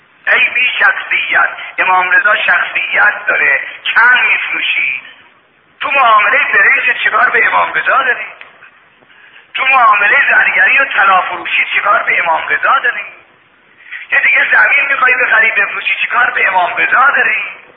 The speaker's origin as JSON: {"language": "Persian", "town": "Mashhad", "region": "Razavi Khorasan", "country": "Iran", "tie": "born or raised there", "said": "یعنی دونه تو بازار مشهد، من بچه مشهدم، بچه اینجا،"}